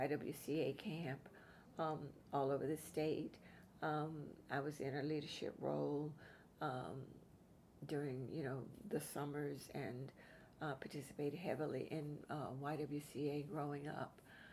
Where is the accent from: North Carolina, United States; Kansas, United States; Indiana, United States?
North Carolina, United States; Durham; also born or lived in Dunn, North Carolina; I'm a North Carolinian, a native Tar Heel, born and bred. I was born in Dunn, North Carolina, and then very shortly thereafter, we moved to Durham. And so I grew up in Durham County, bordering Orange County.